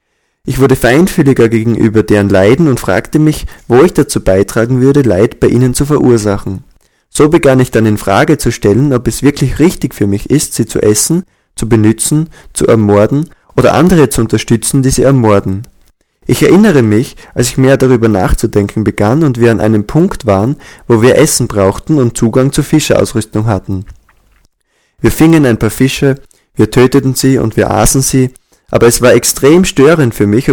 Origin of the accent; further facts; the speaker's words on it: Massachusetts, United States; moved away; Ich bin in Nordamerika geboren und aufgewachsen, in Massachusetts, und man hat mir beigebracht zu essen wie alle anderen.